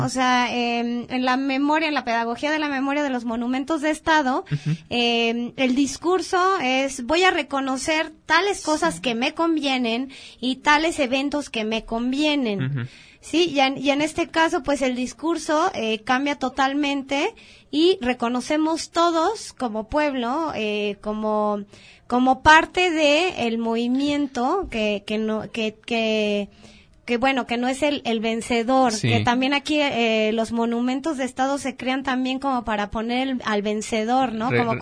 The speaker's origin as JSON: {"language": "Spanish", "country": "Mexico", "said": "Sí, yo soy mexicana, ¿no? Yo estoy en medio de todo esto."}